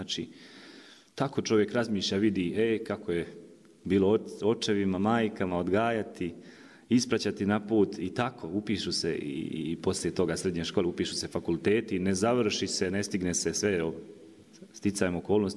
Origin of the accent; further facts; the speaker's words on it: Velika Žuljevica, Republika Srpska, Bosnia & Herzegovina; rodom iz podkozarskog sela Velika Žuljevica, sveštenik u Hercegovini, u Dabru, Berkovićima, godinu dana već u Hercegovini, nakon studija u Beogradu, na Bogoslovskom fakultetu.